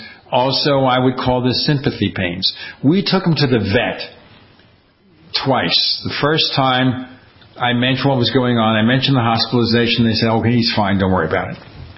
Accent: Brooklyn, New York, United States; By the way, I grew up in Brooklyn.

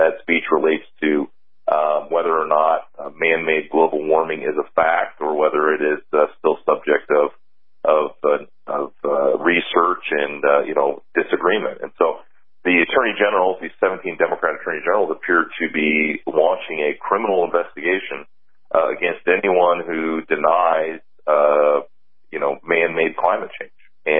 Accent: Iowa, United States; including places like New York, the U.S. Virgin Islands, and my home state of Iowa.

